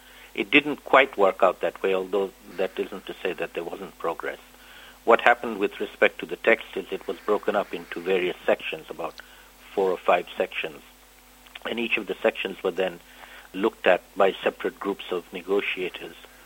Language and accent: English; Bangladesh; I come originally myself from Bangladesh